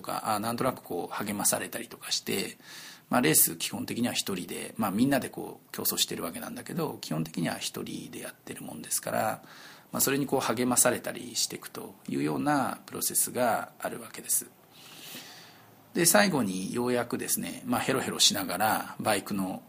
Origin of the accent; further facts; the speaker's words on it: Matsuyama, Ehime, Japan; born there; 僕別にあの松山で生まれたんで、本籍今治なんで愛媛なんですけれども、